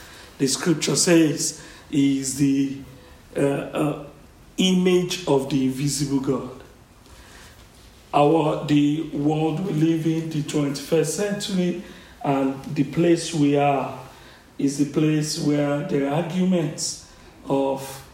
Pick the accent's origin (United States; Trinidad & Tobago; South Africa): South Africa; I came from South Africa, and there are some nomenclatures that are beginning to come in South Africa.